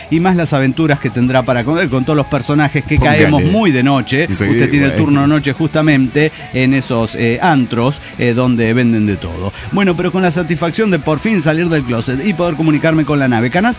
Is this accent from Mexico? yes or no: yes; Monterrey, Nuevo León, Mexico; de Monterrey, Nuevo León, México.